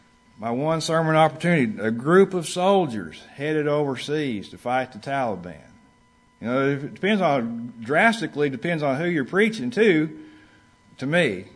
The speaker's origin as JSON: {"language": "English", "region": "Oklahoma", "country": "United States", "tie": "born or raised there", "said": "So I grew up in Oklahoma."}